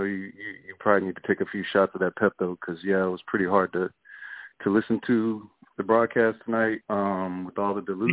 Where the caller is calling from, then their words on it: Houston, Texas, United States; calling from Houston.